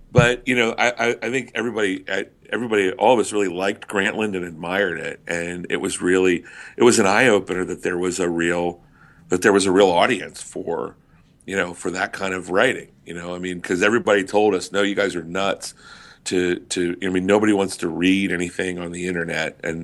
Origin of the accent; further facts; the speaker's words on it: Raleigh, North Carolina, United States; I grew up in Raleigh, and it, you know, Raleigh's a great town, but there's no baseball there.